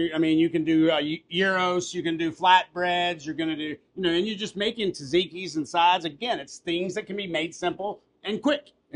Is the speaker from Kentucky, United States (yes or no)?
yes; Kentucky, United States; also born or lived in Chicago; Well, I'm a homeboy, born and raised in Kentucky. I lived 16 years in Chicago, and my Southern roots, brother, they're going to always come out.